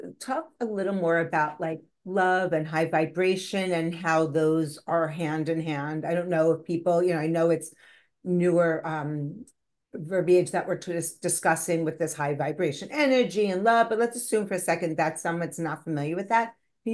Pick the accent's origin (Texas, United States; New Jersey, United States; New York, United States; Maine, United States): New York, United States; I grew up in New York with a neurotic New York Jewish mother.